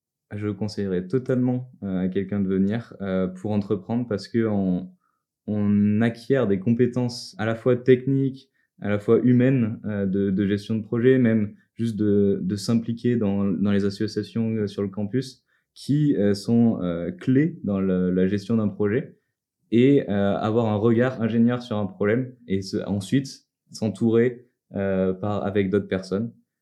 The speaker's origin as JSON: {"language": "French", "region": "Auvergne-Rhône-Alpes", "country": "France", "said": "23 ans, je viens d'Ardèche"}